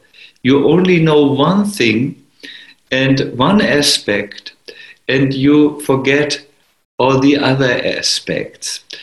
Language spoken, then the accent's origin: English; Germany; accent: German; English is a second language; My German accent was extremely strong at that time. Now it's only 20%.